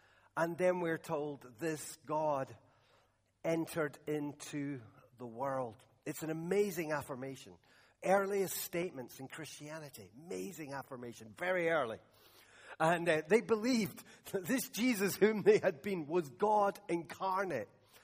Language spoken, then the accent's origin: English; South Korea; I grew up in South Korea